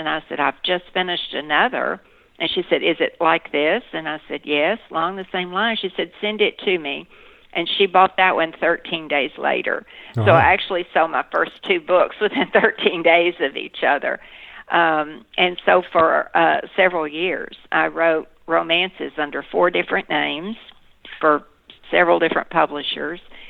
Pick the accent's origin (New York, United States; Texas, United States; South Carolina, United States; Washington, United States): Texas, United States; And I've been asked this question before. Did growing up in Texas contribute to your storytelling? And I give an unequivocal yes.